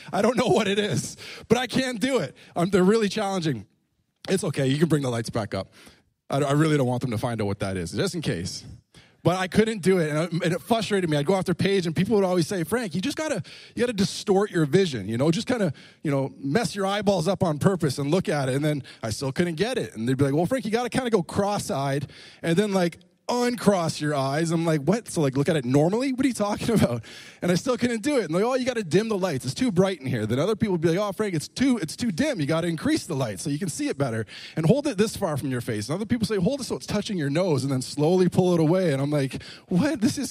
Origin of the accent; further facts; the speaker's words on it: South West England, United Kingdom; I was born and raised in Cornwall